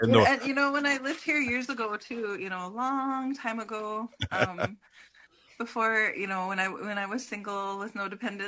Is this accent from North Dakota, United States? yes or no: yes; North Dakota, United States; I'm from the Mandan, Hidatsa, and Rikra Nation. My dad is Chiricahua Apache